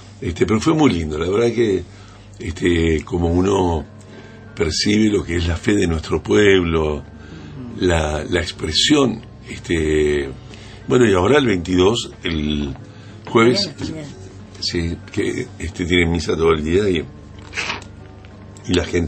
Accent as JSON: {"language": "Spanish", "town": "Vicente López", "region": "Buenos Aires Province", "country": "Argentina", "tie": "born there", "said": "yo nací en Vicente López."}